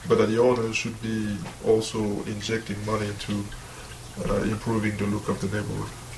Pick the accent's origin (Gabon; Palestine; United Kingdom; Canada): Gabon; English is a second language; also born or lived in France; now in United States; I'm originally from Africa, the country of Gabon, although I was born in France, but since my parents are from Africa, so I always say I'm from Africa.